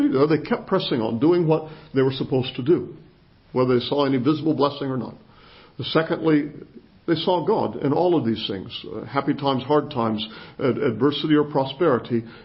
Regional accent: Pacific Northwest, United States; I'm from the Pacific Northwest, if you don't know that.

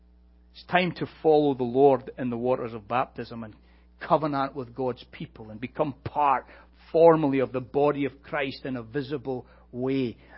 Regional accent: Scotland, United Kingdom; Some people have often asked me, why is it, as a Scotsman, you're not a Presbyterian?

